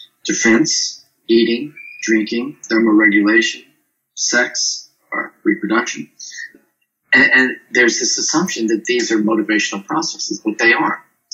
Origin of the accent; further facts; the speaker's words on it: Louisiana, United States; or I'm from Louisiana, so we say crawfish.